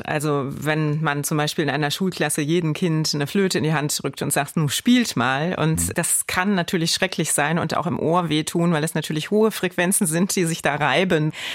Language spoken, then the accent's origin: German; Simmern, Rhineland-Palatinate, Germany; ich bin ja auf dem Land groß geworden sozusagen, also in einer Kleinstadt in Simmern im Hunsrück.